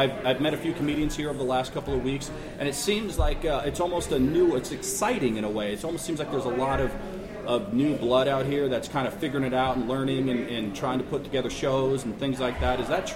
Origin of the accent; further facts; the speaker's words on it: California, United States; because I'm from Northern California. That's where I live now.